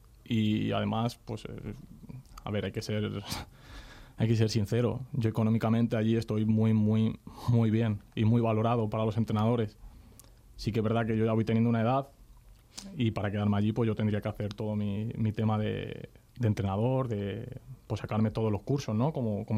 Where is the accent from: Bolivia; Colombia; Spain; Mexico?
Spain; Madrid, Community of Madrid; Pero mi vida y mi infancia está en San Cristóbal. Bueno, entre San Cristóbal y Vallecas, porque todo el día era entrenar, pero mi infancia está ahí, mis amigos están ahí.